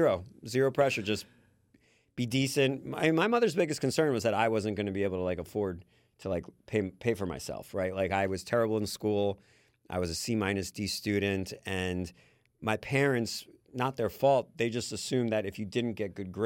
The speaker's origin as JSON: {"language": "English", "town": "Far Rockaway", "region": "New York", "country": "United States", "tie": "born or raised there", "also_born_or_lived": "Russia / New Jersey", "said": "I was born in Russia. My mother, my father, and I immigrated here when I was 2.5 years old. We grew up in Far Rockaway, Queens, and then we went to Kings Highway, Brooklyn."}